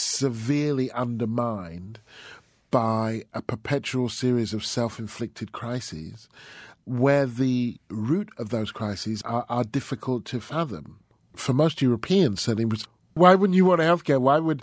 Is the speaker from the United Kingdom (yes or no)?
yes; United Kingdom; Growing up black in Britain, as my parents are from Barbados and I was born in Britain